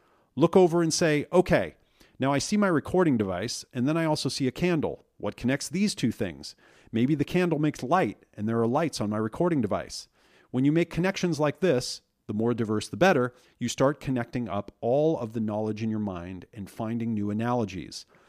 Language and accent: English; Oregon, United States; a track and field coach from my home state of Oregon